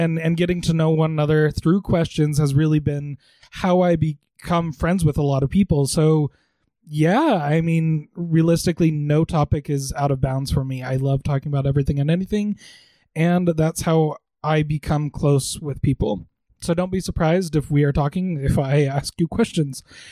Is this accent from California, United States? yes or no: no; St. George, Utah, United States; I grew up down in St. George, and that's not fully true. I grew up all over Utah.